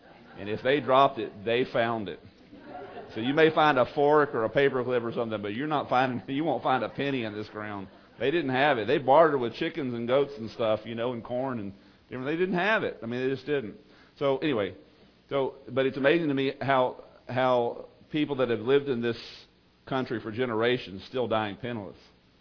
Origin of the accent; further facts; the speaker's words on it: Texas, United States; I grew up with them in East Texas. We don't even know, my family doesn't even know, and a lot of people I grew up with over there, we don't even know when our ancestors came over there.